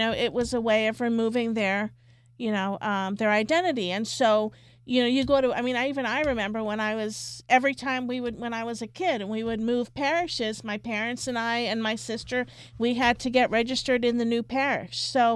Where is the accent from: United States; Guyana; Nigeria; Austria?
Guyana; my heritage is slaves. The other half is Indian indentured servants because I'm from Guyana.